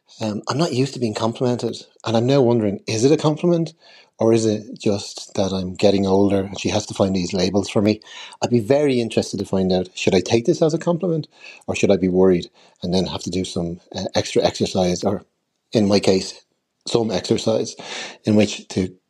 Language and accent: English; Dublin, Leinster, Ireland; I'm 48 from Dublin.